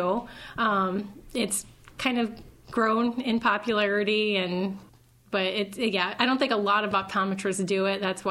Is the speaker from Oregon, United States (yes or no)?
no; Storm Lake, Iowa, United States; now in Waukee, United States; Yep, I'm from Storm Lake originally, and I currently live in Waukee.